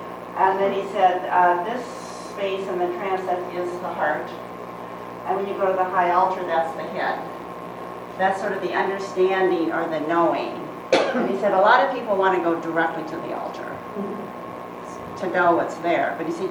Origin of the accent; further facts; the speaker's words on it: Vashon Island, Washington, United States; I'm from Vashon Island